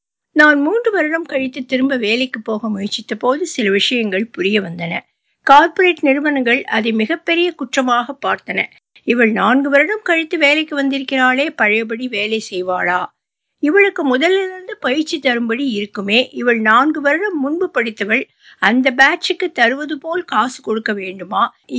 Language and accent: Tamil; Puducherry, India; moved away as an adult; now in Chennai, India; எனது ஊர் பாண்டிச்சேரி. கூட்டு குடும்பத்தில் வளர்ந்தேன்.